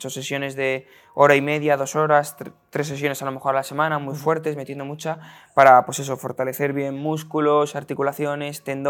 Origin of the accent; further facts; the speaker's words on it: Madrid, Community of Madrid, Spain; yo soy de Aluche, un barrio de Madrid